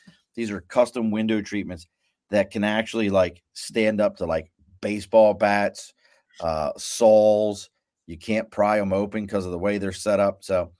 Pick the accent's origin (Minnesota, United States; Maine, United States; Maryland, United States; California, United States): Maryland, United States; Baltimore; When I think of DC, I think of school field trips, growing up in Baltimore, having to go to the mall.